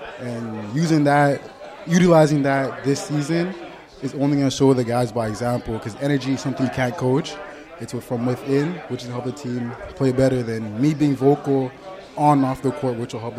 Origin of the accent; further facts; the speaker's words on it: Calgary, Alberta, Canada; Life back home, it's simple. It's fun.